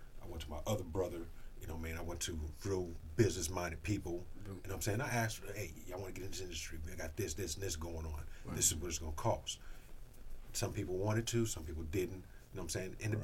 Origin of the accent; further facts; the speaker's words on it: Topeka, Kansas, United States; All right, well, we're from Topeka.